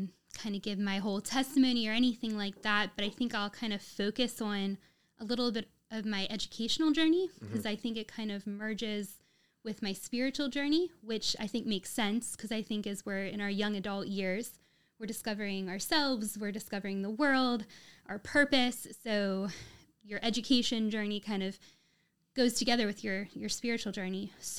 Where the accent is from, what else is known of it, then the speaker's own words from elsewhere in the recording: Maryland, United States; So I'm from Maryland.